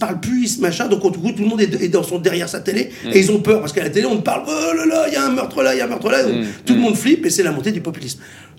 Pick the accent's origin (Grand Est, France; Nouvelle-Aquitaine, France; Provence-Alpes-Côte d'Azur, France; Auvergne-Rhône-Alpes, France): Grand Est, France; born there; Moi, là-bas, je n'habite pas à Paris. Je suis né dans les Ardennes